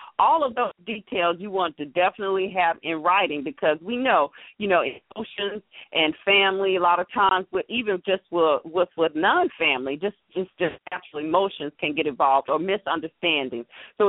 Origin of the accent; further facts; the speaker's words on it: Atlanta, Georgia, United States; I had the privilege of growing up in Atlanta